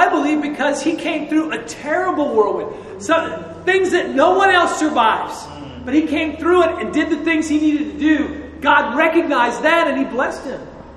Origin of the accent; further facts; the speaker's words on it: Kansas, United States; I grew up in Kansas. So two or three times a year, we would practice tornado drills in school.